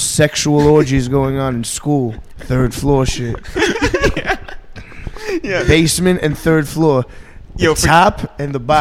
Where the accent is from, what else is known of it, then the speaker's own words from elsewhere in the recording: New York, United States; You know, growing up in New York, you just, you know, a little bit of Indian words.